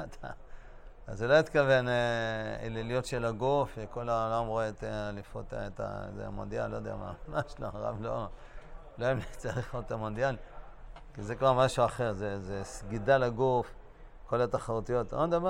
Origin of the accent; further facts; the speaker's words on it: Bnei Brak, Tel Aviv District, Israel; אני גדלתי בצעירותי בבני ברק, עיר באמת נחמדה.